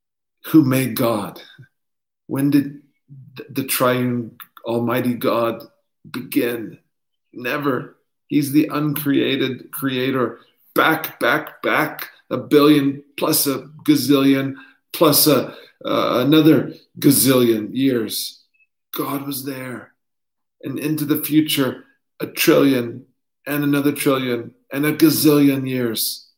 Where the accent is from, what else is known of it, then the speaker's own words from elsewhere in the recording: Katy, Texas, United States; now in South Africa; the home I grew up in Katy, Texas, outside of Houston